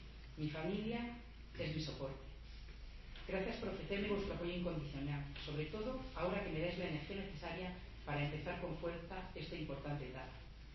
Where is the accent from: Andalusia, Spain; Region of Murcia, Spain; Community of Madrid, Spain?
Region of Murcia, Spain; Calasparra; Amo profundamente a mi pueblo. Me siento orgullosa de ser calasparreña